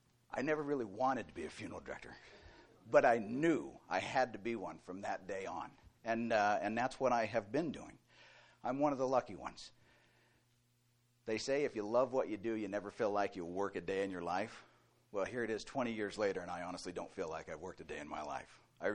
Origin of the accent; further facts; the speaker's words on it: Ogden, Utah, United States; Originally, I am from Ogden, Utah.